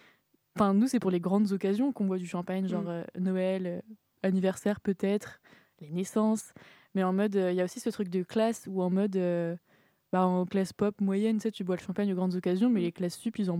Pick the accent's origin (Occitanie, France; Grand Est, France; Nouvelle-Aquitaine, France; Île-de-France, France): Occitanie, France; Toulouse; born there; je suis née à Toulouse et ma grand-mère vient de Bretagne.